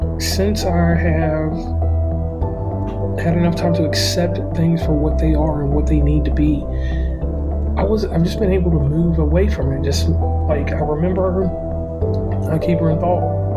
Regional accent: West Virginia, United States; So on that note … from West Virginia and Commonplace, and this is Michelle with me.

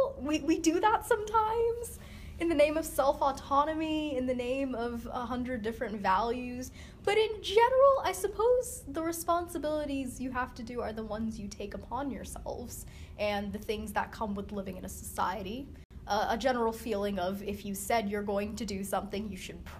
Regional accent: United States; I personally am an atheist. I've been mostly raised in the United States, so not very close to my hometown or home faith.

